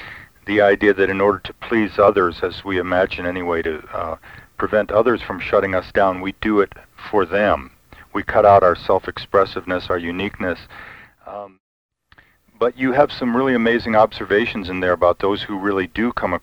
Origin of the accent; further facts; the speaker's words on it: New Mexico, United States; also born or lived in Long Island / Michigan; I was born on Long Island, but I was raised in Michigan and mostly in New Mexico.